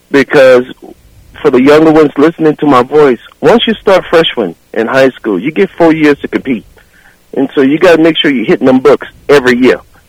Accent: New Iberia, Louisiana, United States; And growing up in New Iberia, on the hill across from the Canada ballpark, watching the baseball games as well across the street when the high school used to play right across the street from my house.

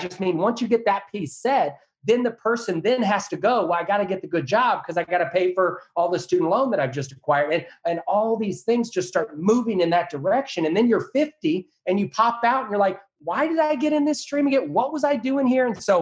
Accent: Texas, United States; I'm a Texan, so I had Dallas Cowboys and the Texas Rangers.

